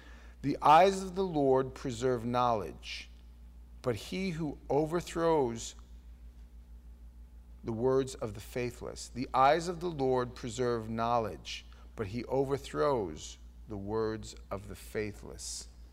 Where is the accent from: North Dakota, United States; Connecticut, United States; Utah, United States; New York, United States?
New York, United States; He was a couple of years older than me, and we came from New York